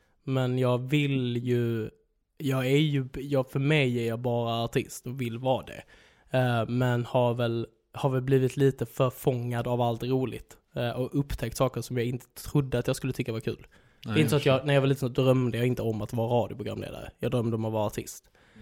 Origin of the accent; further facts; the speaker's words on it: Holmeja, Skåne, Sweden; jag är uppväxt i Holmeja, Svedala, Skåneland.